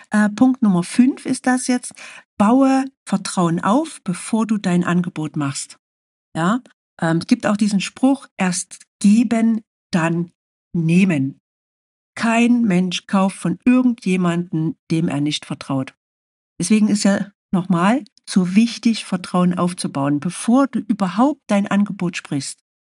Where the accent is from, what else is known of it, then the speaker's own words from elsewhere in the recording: Saxony, Germany; accent: Saxon; ich spreche Sächsisch, ist meine Muttersprache. Und das hört man, das wird man auch immer hören.